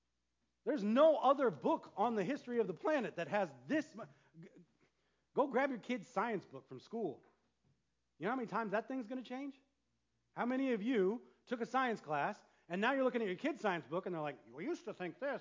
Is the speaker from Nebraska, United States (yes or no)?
yes; Nebraska, United States; I grew up in Nebraska. I was like, wow, you Californians don't know nothing.